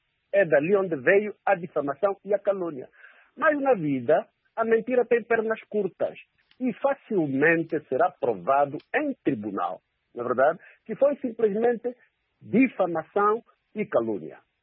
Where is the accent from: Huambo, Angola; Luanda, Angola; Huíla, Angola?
Huambo, Angola; Eu sou natural do Uambo, da família real do Bailume.